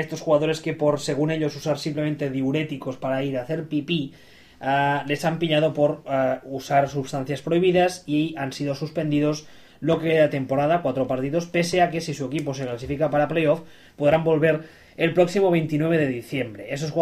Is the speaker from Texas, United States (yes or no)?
yes; Houston, Texas, United States; Yo no, y soy de Houston.